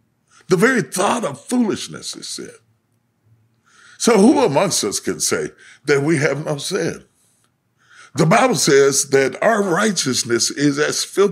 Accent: Charleston, West Virginia, United States; I grew up in Charleston, West Virginia. Sometimes there'd be a street fight.

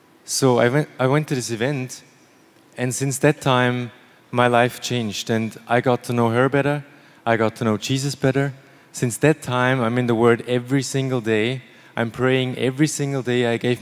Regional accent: Austria; I'm from Austria in the middle of Europe, and I want to share a little story with you. So I grew up on a farm.

